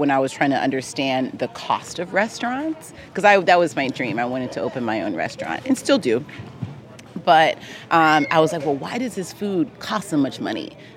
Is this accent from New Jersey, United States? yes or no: no; Los Angeles, California, United States; born or raised there